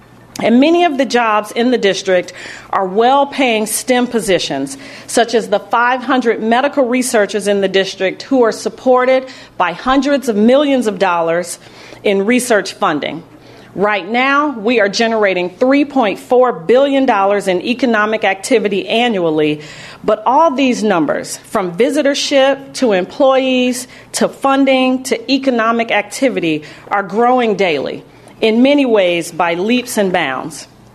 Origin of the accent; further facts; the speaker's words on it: Illinois, United States; as prevalent today as it was when I was a young elementary school girl growing up in South Shore and as a teenager attending high school on the West Side.